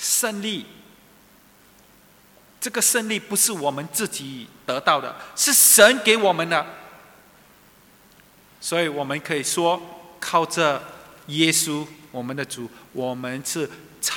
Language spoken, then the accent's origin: Chinese; Singapore; 今天我们新加坡人很厉害啊